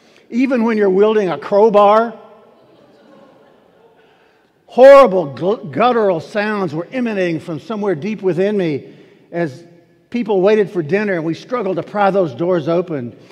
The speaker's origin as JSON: {"language": "English", "region": "Virginia", "country": "United States", "tie": "born or raised there", "said": "I prepared in my hometown, my home in Virginia a few years ago."}